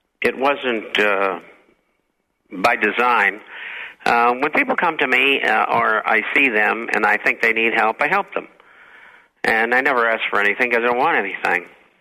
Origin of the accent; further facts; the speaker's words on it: Boston, Massachusetts, United States; I was born in Boston, went to school there, went to university there. I came from very humble surroundings.